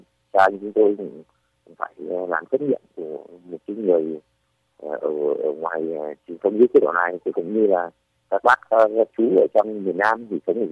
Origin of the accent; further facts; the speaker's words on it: Northern Vietnam, Vietnam; tôi là một người sinh ra và lớn lên ở miền Bắc